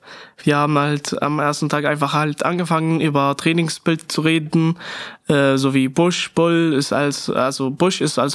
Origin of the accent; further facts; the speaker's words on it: Syria; now in Germany; Ist halt so, ich komme ja halt aus Syrien.